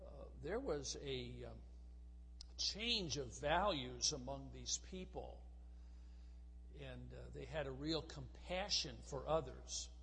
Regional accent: Midwest, United States; I'm a Midwesterner, so I have a hard time with supper and dinner. Out in the Midwest, dinner is your noon meal, and supper you eat in the evening.

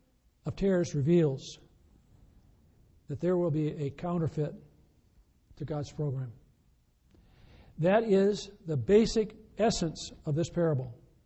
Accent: Midwest, United States; I'm a Midwesterner.

